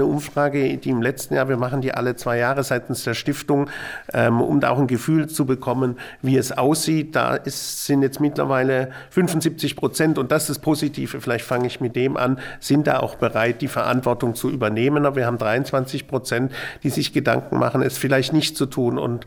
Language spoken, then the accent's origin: German; Baden-Württemberg, Germany; Ich komme aus dem Schwabenland